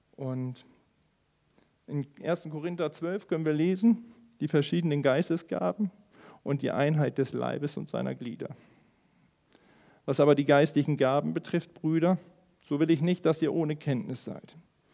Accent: Northern Germany, Germany; Und ich komme aus Norddeutschland und Wasser ist so mein Element.

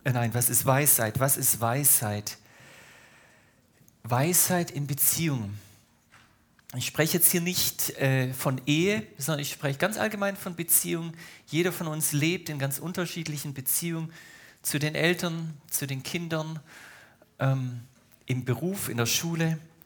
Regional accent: Baden-Württemberg, Germany; born there; also born or lived in Brazil / Hamburg, Germany; Ich bin gebürtiger Schwabe, schwätze kein gescheites Schwäbisch, habe knapp 15 Jahre in Brasilien gelebt.

